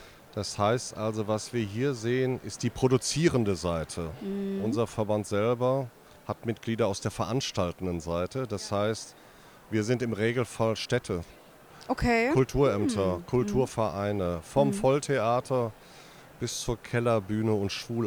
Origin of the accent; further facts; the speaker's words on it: Münster, North Rhine-Westphalia, Germany; Ich bin Münsteraner.